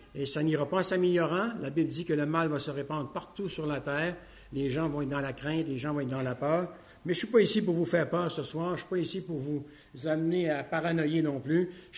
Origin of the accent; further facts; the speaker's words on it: Canada; je dois dire qu'en tant que Canadien-Français